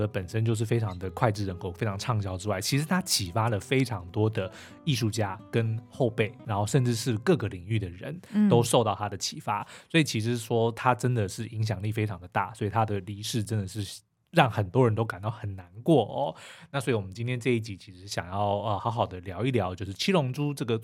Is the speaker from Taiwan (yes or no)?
yes; Kaohsiung, Taiwan; born there; also born or lived in Longtan; 因为我们那时候是搬到龙潭，然后那但是我们那个时候老家还在高雄，因为我在高雄出生